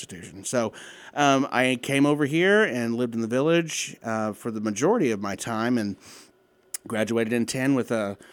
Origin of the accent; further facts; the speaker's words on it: Duncan, Oklahoma, United States; So I was born and raised in Duncan, so not very far.